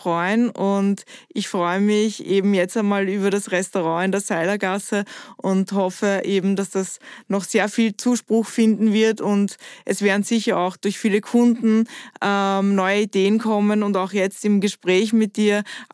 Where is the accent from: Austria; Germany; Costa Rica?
Austria; Vienna; ich komme aus Wien.